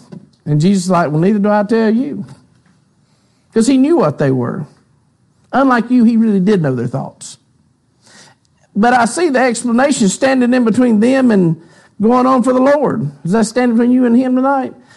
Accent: Bronx, New York, United States; We're from the Bronx.

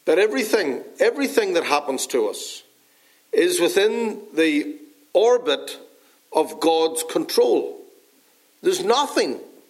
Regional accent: Northern Ireland, United Kingdom; Northern Ireland. That's where I'm from originally, if you can't tell by my accent. From Northern Ireland.

